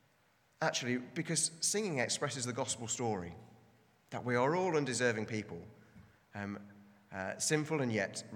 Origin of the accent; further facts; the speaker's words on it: United Kingdom; And as British people, again, there's a bit of a blind spot, isn't there? We enjoy a good grumble.